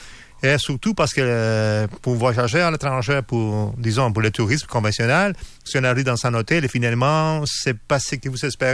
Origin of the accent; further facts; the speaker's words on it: Havana, Cuba; French is a second language; Bon, je suis de La Havane. Je suis médecin généraliste là-bas.